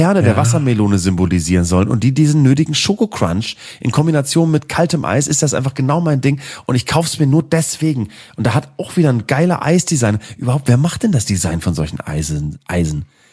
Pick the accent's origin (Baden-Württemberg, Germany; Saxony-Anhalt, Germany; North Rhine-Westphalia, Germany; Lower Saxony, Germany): Lower Saxony, Germany; Schwanewede; wir hatten früher bei uns in Schwanewede, gab's ja eine riesen Kaserne in der Nähe von Bremen-Nord.